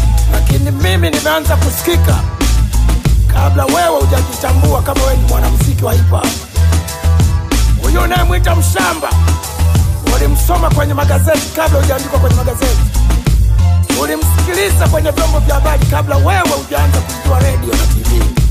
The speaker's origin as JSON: {"language": "Swahili", "town": "Magu", "region": "Mwanza", "country": "Tanzania", "tie": "born there", "said": "mimi nimezaliwa Magu, Bujola, Kisesa, Ndagalu, Masanza Kona."}